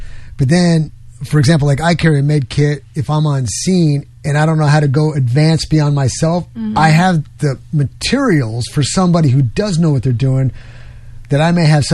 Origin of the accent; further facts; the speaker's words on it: New York, United States; Because, trust me, I'm from New York.